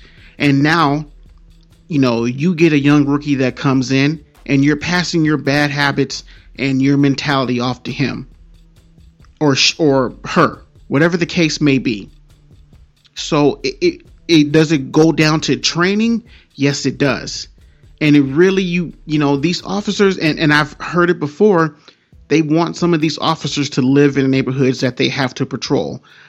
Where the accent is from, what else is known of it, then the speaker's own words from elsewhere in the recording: California, United States; where I grew up in California, you know, the Compton, Lodge, Lakewood, Bellflower, whatever.